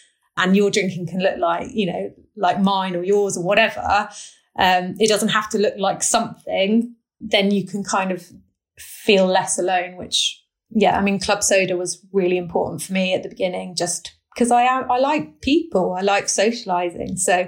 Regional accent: Stroud, South West England, United Kingdom; I grew up in Stroud, which is a small town in Gloucestershire

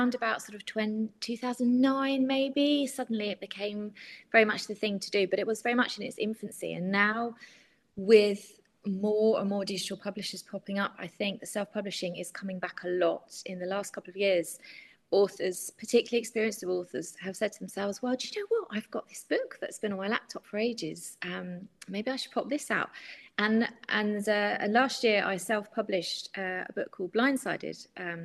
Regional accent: Brighton, South East England, United Kingdom; born there; I was born in Brighton

